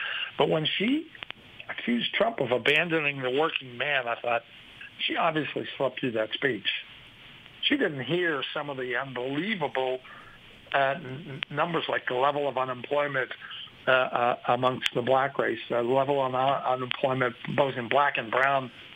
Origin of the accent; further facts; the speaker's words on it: Pittsburgh, Pennsylvania, United States; I stood up and saluted the guy from Pittsburgh. That's my hometown.